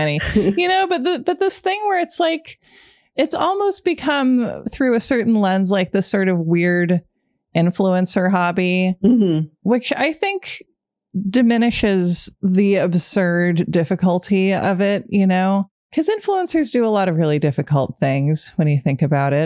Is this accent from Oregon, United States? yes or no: yes; Portland, Oregon, United States; I'm from Portland, Oregon. We've never had a baseball team.